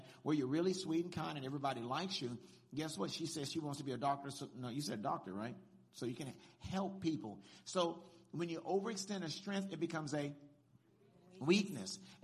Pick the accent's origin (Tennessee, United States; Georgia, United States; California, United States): California, United States; Compton; It was a good thing I grew up in Compton. I know it taught me a lot.